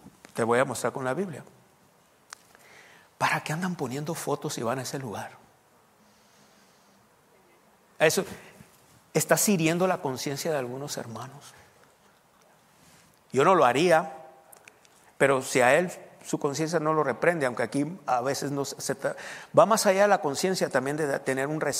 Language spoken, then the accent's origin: Spanish; Mexico; La diferencia entre nosotros los mexicanos y entre los hispanos